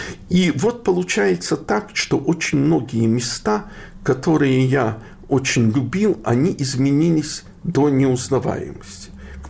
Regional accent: Odesa, Odesa Oblast, Ukraine; also born or lived in Chernivtsi; Я, в общем-то, родился в Черновцах, но всю сознательную жизнь в основном живу в Одессе. И я вырос в Одессе, которая говорила нараспев с еврейским акцентом

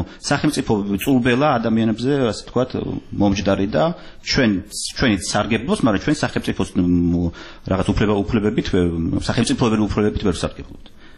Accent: Tbilisi, Georgia; მე კიდე დასტურებ რომ მე ვარ საქართველოს შვილი, გაზრდილი ვარ. საქართველოს თბილისის და საქართველოს ყაიდაზე

